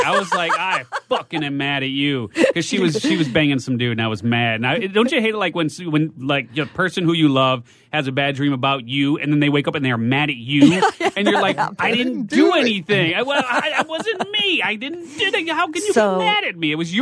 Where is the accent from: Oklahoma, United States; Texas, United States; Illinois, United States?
Illinois, United States; Chicago; Well, I am from Chicago, but I will tell you this.